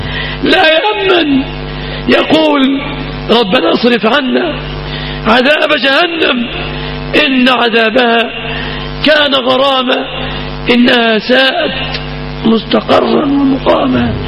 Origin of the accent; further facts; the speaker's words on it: Egypt; سلم بلادنا مصر من كل مكروه وسوء،